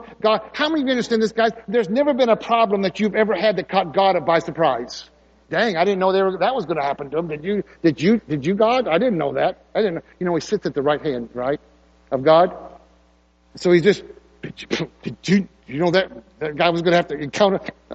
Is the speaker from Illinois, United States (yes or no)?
no; Michigan, United States; Anyway, I grew up in Michigan, so that's what, I don't know what it's here.